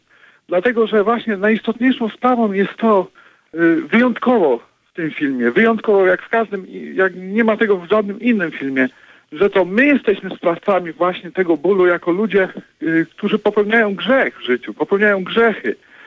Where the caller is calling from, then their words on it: Toronto, Ontario, Canada; ja też z Toronto akurat telefonuję